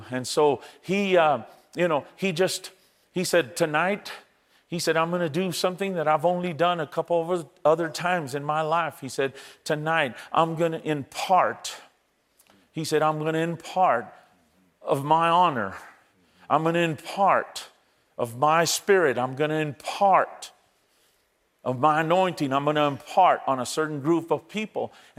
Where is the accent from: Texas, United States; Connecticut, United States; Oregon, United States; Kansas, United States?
Texas, United States; And I was sitting with the Texas team because I'm from Texas.